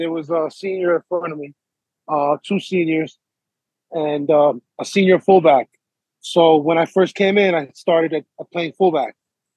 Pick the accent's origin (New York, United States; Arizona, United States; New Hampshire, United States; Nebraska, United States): New York, United States; Harrison; Yes, I went to the daycare in Harrison. And then I went to Harrison Avenue, Parsons Memorial School, LMK, and then the high